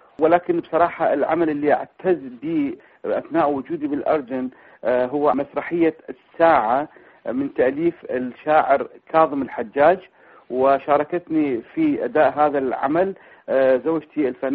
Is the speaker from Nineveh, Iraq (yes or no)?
yes; Mosul, Nineveh, Iraq; born there; moved away as an adult; also born or lived in Baghdad; من مواليد العراق، مدينة الموصل بالعام 1967